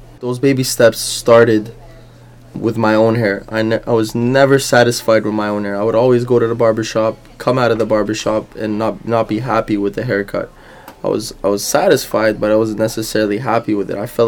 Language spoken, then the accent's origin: English; Montreal, Quebec, Canada; now in Toronto, Canada; I'm from Montreal, Canada, and I'm a stylist at Glassbox Barbershop now in Toronto. I've been here for the last 3 years